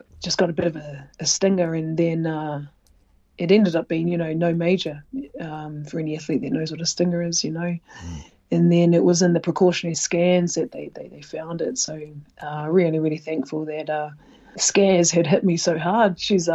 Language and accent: English; Oamaru, Otago, New Zealand; moved away; Because I grew up in Oamaru, small town